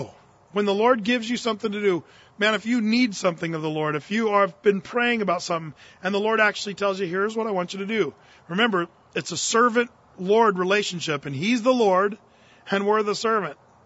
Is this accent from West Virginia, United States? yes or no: no; Portland, Oregon, United States; Because, you know, we come from Portland, Oregon, and we're like, okay, there's the Willamette, there's the Columbia, and there's the Jordan.